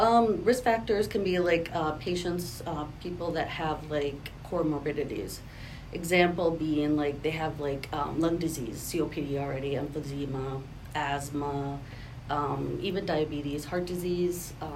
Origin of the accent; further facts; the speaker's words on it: Fergus Falls, Minnesota, United States; And then came back to my hometown, Fergus Falls.